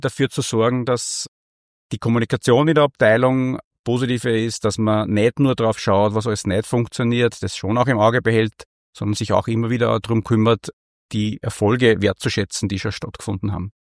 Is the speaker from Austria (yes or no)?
yes; Linz, Upper Austria, Austria; Ich bin in Urfahr aufgewachsen.